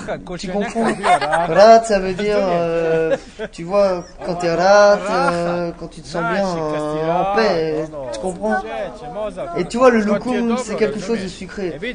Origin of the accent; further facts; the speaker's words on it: Split, Split-Dalmatia County, Croatia; Moi, je viens de Split, en Croatie.